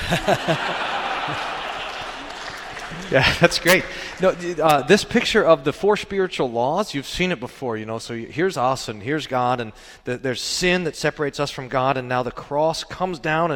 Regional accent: Baltimore, Maryland, United States; I'm from Baltimore, Maryland.

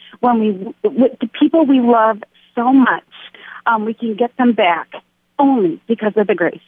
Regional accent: Hartland, Wisconsin, United States; I'm from Heartland

